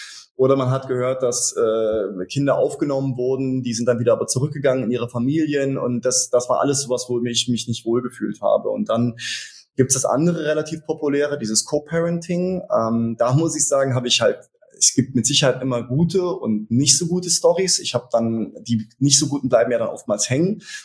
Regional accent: Eifel, Germany; also ich bin in der Eifel groß geworden

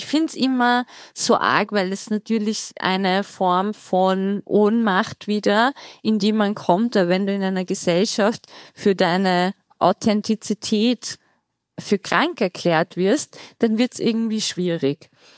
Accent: Austria; Ich komme aus Österreich.

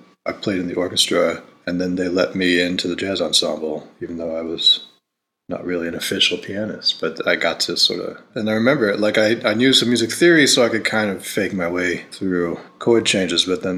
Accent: Rochester, New York, United States; I grew up in Rochester, New York.

